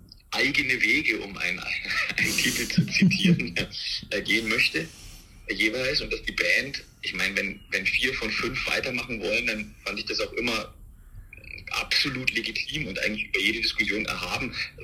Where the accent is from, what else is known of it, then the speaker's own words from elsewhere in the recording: Germany; unter anderem als Kaiser Franz Josef, was als Piefke auch eine ganz schöne Herausforderung und auch Ehre war.